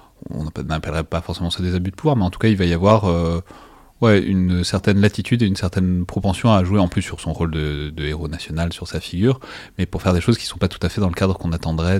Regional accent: France; accent: French; Je le prononce avec mon horrible accent français

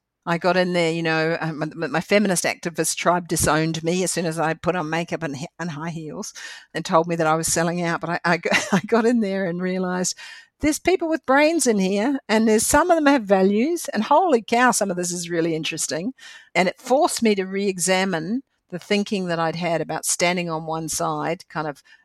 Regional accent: New Zealand; I'm a Kiwi girl

